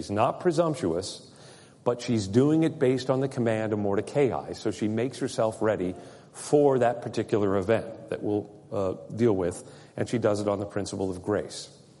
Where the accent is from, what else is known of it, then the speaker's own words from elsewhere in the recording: Texas, United States; Remember, I'm from Texas. We're all armed and dangerous.